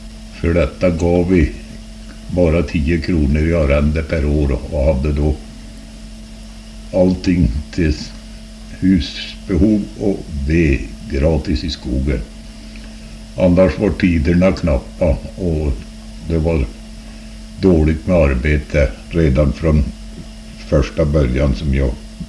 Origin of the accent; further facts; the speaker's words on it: Finnskoga, Värmland, Sweden; Jag föddes i Rådlesbråten i norra Finnskoga den 17 januari 1922. Vi bodde då i ett litet torp som hette Linsta